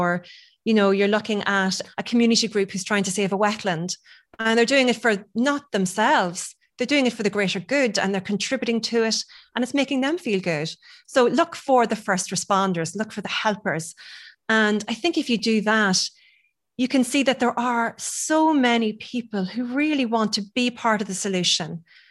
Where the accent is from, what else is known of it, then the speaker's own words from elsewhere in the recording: Monaghan, Ulster, Ireland; because I'm from Monaghan, so loads of drumlins